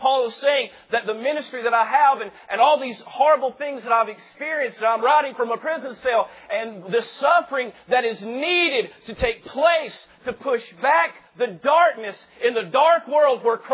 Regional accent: North Carolina, United States; Because I'm from Western North Carolina. We've got a bunch of hicks and rednecks down up there.

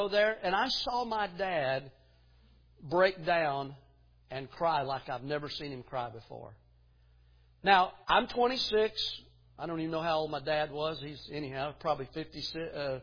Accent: Tennessee, United States; And my dad, when I grew up in East Tennessee, my dad was always I always looked at my dad as the man's man.

